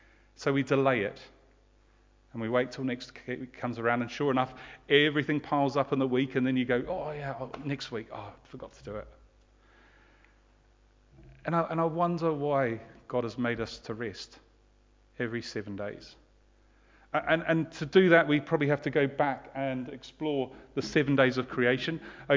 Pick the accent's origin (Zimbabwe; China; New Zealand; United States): New Zealand; I come from New Zealand. That's an empty place, right?